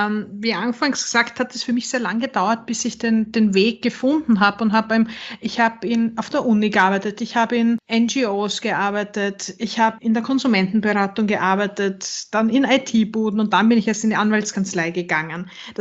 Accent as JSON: {"language": "German", "region": "Styria", "country": "Austria", "tie": "born or raised there", "said": "Ich bin in der Weststeiermark aufgewachsen und wollte aber immer nach Wien zum Studieren gehen, weil mir dann Graz schon zu klein war."}